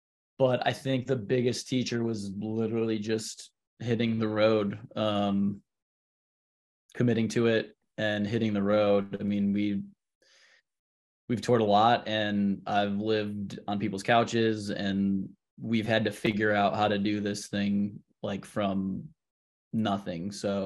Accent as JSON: {"language": "English", "region": "Illinois", "country": "United States", "tie": "born or raised there", "said": "I grew up outside Chicago, and so, like, the first shows I was going to was, like, going into the city"}